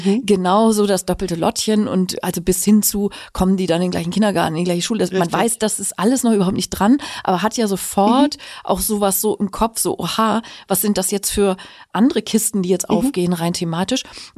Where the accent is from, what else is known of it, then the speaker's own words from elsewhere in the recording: Northern Germany, Germany; als Norddeutsche.